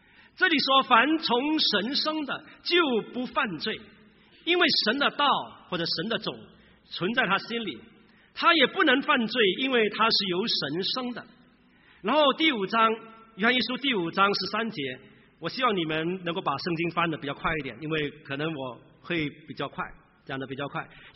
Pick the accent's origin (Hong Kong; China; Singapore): Singapore; 我来自一个非常传统的一个华人家庭，在新加坡。我是新加坡出生，在新加坡长大的新加坡人，虽然我的口音已经五湖四海了。大陆同胞说我的口音像中国，新加坡人一听就知道我是新 Chinese。